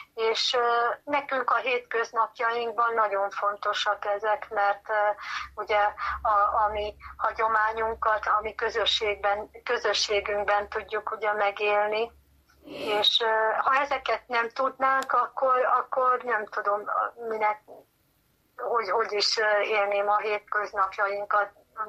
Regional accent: Budapest, Hungary; És az, hogy én budapesti vagyok, azt gondolom ez esetben mindegy

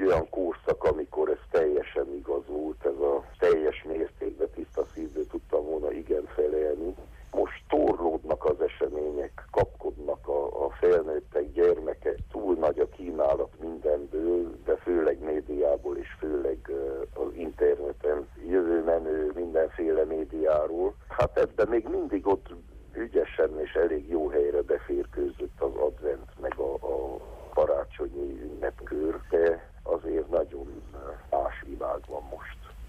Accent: Transylvania, Romania; Nagy dolog az, hogy erdélyi, romániai magyarként tudjuk Magyarországon is képviselni az ügyünket.

